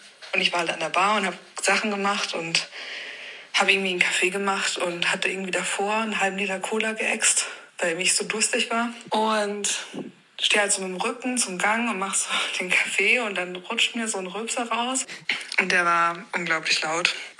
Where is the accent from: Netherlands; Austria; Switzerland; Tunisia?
Austria; now in Halle, Germany; ich bin 21 Jahre alt. Ich komme eigentlich aus Österreich, wohne aber jetzt schon seit in Halle an der Saale.